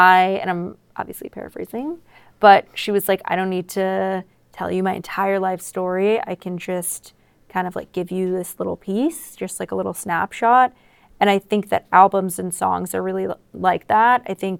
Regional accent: New York, United States; But I'm excited to play Brooklyn Steel, New York, because I'm from New York.

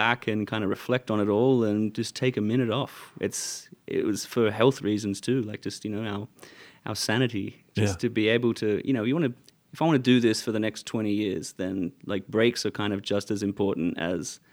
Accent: Australia; And we're Australian as well. You know, we're larrikins.

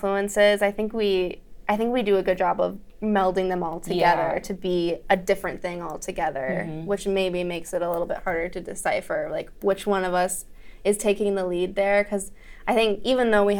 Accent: Michigan, United States; I grew up in Michigan in a really small town, so a lot of country radio, country music, and a lot of pop radio.

